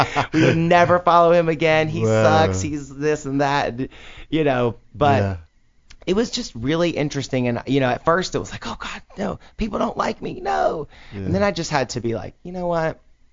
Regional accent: Deep South, United States; I mean, but you know, I grew up like in the Deep South and, you know, in the 90s

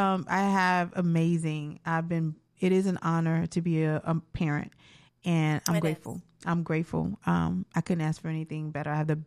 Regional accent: Miami Beach, Florida, United States; I was born and raised in Miami Beach. I graduated, went to college in New York.

